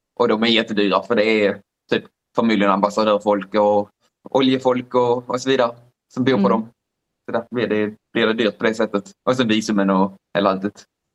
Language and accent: Swedish; Sweden; nej, jag är från Sverige